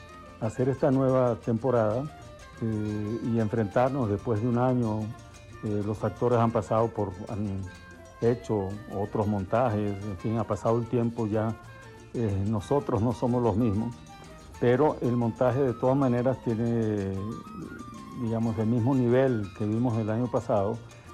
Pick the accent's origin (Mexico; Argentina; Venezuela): Venezuela; Porque creo que nosotros como venezolanos también a veces entramos en una especie de embudo